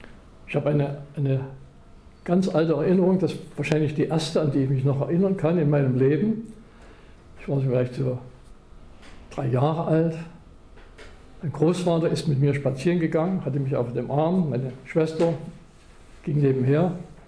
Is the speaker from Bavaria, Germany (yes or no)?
no; Saxony, Germany; ich komme aus Sachsen